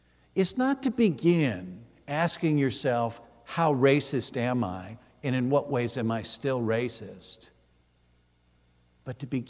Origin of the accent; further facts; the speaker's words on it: St. Louis, Missouri, United States; And knowing what it was like as a white child growing up in St. Louis